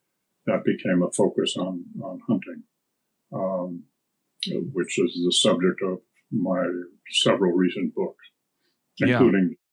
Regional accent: Duluth, Minnesota, United States; I grew up in Duluth, Minnesota. The out of doors was literally out the door.

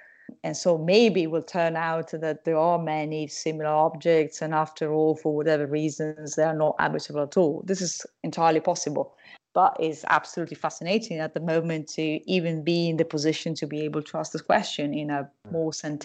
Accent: Italy; I grew up in Italy, and when I was a kid in the 70s

